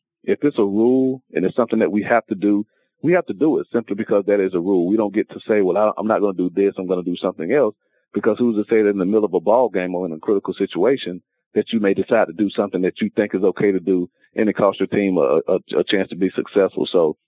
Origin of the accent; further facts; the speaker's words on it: Quincy, Florida, United States; also born or lived in Tallahassee; I keep reminding Chris that I'm originally from Quincy, Florida.